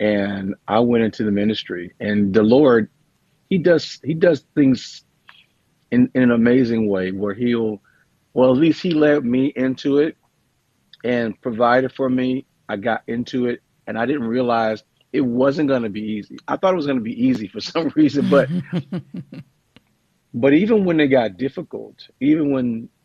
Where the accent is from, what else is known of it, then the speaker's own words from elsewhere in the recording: St. Louis, Missouri, United States; now in Fort Worth, United States; I'm a kid from St. Louis, Missouri, United States. I live in Fort Worth, Texas, and I'm on a trip here.